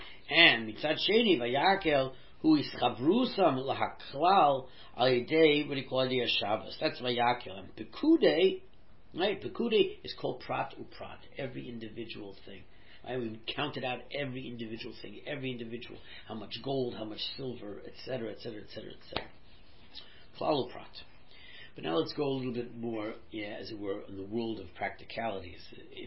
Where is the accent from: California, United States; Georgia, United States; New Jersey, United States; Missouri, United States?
California, United States; born there; I was born in California, so don't get huffy.